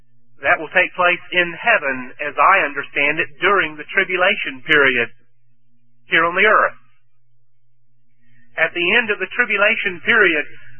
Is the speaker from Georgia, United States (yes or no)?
yes; Washington, Georgia, United States; Back in my hometown of Washington, Georgia, which is outside of Augusta